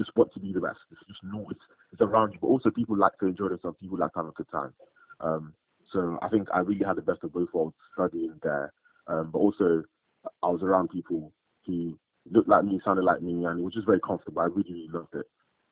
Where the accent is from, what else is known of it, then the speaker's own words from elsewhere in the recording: Nigeria; I grew up in Nigeria, and I saw potential go to waste for simply lack of resources.